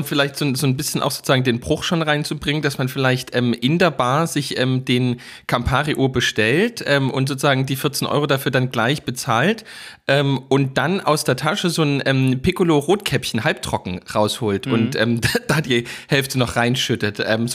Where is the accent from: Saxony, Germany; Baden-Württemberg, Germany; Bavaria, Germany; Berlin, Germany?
Saxony, Germany; Dresden; bei uns hieß es immer von Miami Pieschen bis zur Côte d'Azur. Das war so sind wir in Dresden aufgewachsen